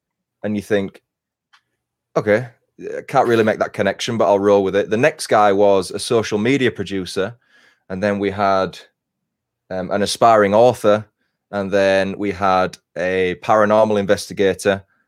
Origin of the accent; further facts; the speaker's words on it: England, United Kingdom; we are all from Northern England